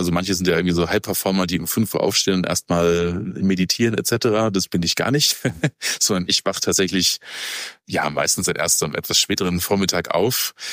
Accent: Heidelberg, Baden-Württemberg, Germany; ich komme aus Heidelberg ursprünglich. Hatte auch, glaube ich, relativ behütet irgendwie aufgewachsen

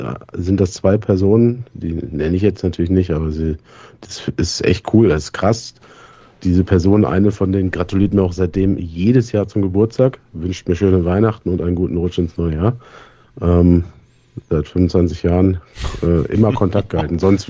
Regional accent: Rhineland, Germany; born there; mir als gebürtigem Rheinländer kannst du damit nicht auf den Keks gehen

